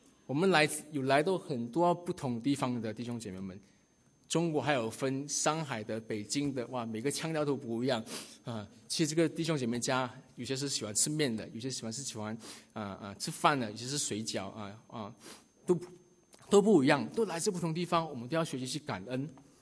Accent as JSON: {"language": "Chinese", "country": "Malaysia", "said": "我是来自马来西亚的，那马来西亚人可能就很清楚了解什么叫做有限公司，因为我们经常说我们的中文就是有限公司，我们中文讲不好。"}